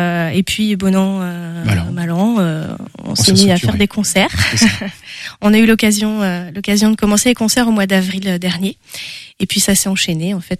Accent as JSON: {"language": "French", "town": "Saint-Barthélemy-d'Anjou", "region": "Pays de la Loire", "country": "France", "tie": "born or raised there", "said": "Je suis angevine à l'origine, ouais. J'ai grandi à Saint-Barthélemy-d'Anjou."}